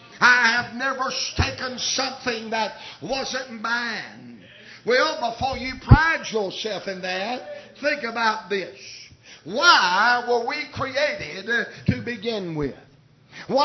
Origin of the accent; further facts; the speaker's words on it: South Carolina, United States; I'm a redneck from South Carolina, and nobody's going to tell me I am a murderer.